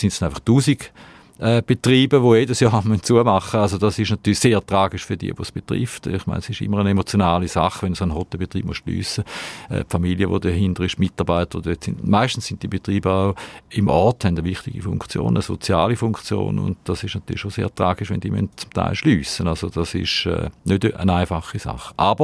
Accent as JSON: {"language": "German", "country": "Switzerland", "said": "wir sind keine Österreicher, wir sind Schweizer, das ist so."}